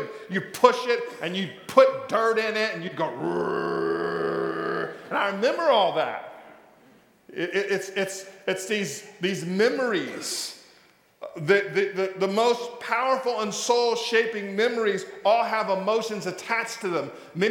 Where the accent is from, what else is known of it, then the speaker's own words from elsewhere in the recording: West Coast, United States; born there; if you were born on the West Coast like me, just seeing that gives me the feels.